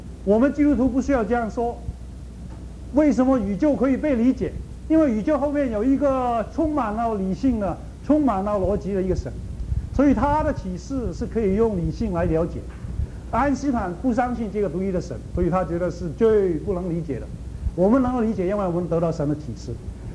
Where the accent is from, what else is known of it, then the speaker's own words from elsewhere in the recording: China; 我们是中国人也说身体发肤受于父母不可违相